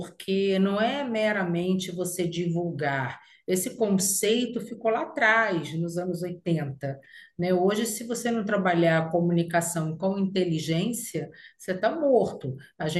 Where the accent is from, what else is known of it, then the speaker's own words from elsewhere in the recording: Rio de Janeiro, Brazil; accent: carioca; now in Maceió, Brazil; Eu sou carioca, como dá para perceber pelo meu sotaque